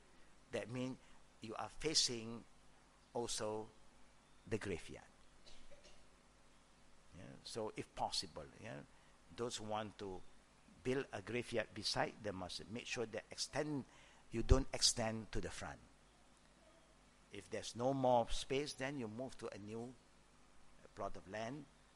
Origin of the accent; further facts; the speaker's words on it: Malaysia; English is a second language; Hey, this is not my place, I'm from Malaysia.